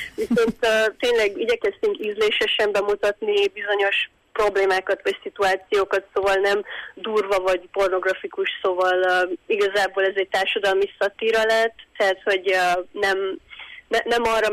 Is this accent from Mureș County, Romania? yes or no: yes; Târgu Mureș, Mureș County, Romania; mindannyian kb. Marosvásárhelyről vagyunk